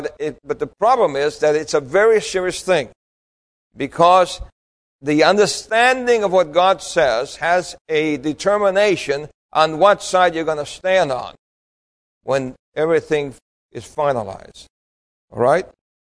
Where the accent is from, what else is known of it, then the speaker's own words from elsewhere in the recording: New York City, New York, United States; Because as a child growing up in New York City, I always thought milk came from the Milky Way.